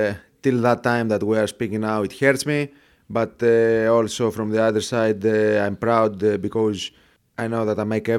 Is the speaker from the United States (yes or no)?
no; Larissa, Thessaly, Greece; English is a second language; Larissa is it's not small. You know, it's about 200, 250,000 people. It's fifth, sixth city, bigger city in the Greece.